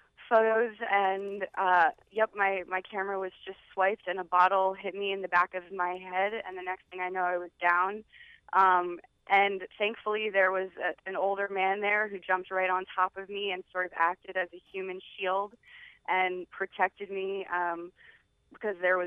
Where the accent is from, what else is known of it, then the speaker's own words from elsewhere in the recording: Baltimore, Maryland, United States; I've worked in the comic for years, and I'm back in my hometown of Baltimore.